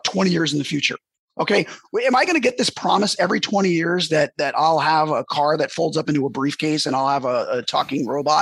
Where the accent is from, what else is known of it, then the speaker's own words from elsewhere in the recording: New Jersey, United States; And like, you know me, I'm from Jersey. I talk a lot.